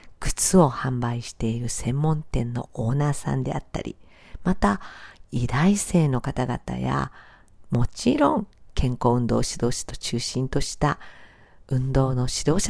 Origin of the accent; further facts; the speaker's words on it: Sakai, Osaka, Japan; 自分が一番メインで活動している大阪の堺市、自分の地元でまずはやってみたいなって思って